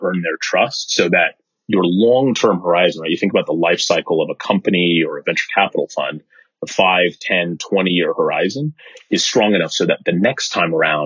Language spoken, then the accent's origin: English; California, United States; I gotta say, I grew up in the Bay Area, so I grew up watching you on TV.